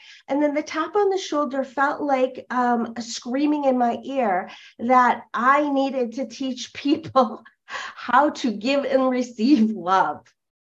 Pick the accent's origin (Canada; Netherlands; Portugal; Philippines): Canada; so I'm from Canada. You're talking, I'm in Canada right now.